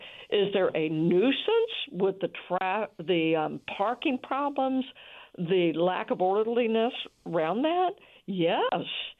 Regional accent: Memphis, Tennessee, United States; now in New Orleans, United States; I grew up in Memphis, Tennessee, and y'all was a part of our terminology there.

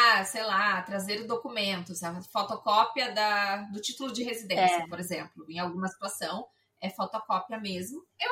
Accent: Brazil; Ou eles acham que porque eu sou brasileira, de certo, falam

